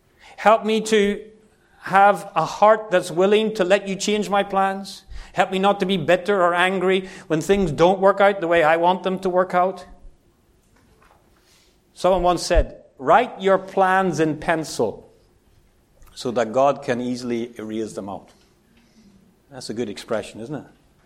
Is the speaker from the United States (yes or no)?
no; Ireland; I grew up in Ireland